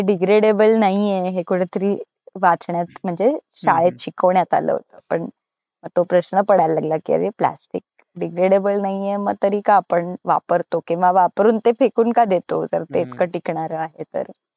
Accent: Dadra and Nagar Haveli and Daman and Diu, India; now in Pune, India; मी तेव्हा दादरा नगर हवेली म्हणून एक छोटस युनियन टेरिटरी आहे तिथे मी लहानाची मोठी झाले

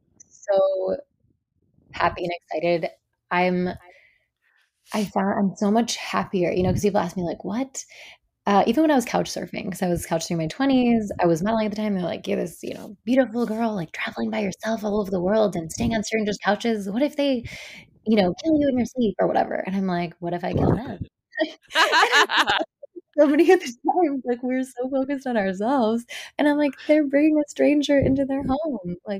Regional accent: Chicago, Illinois, United States; also born or lived in New York / Los Angeles; I lived in New York and then LA. I'm from Chicago. I've kind of been around the States.

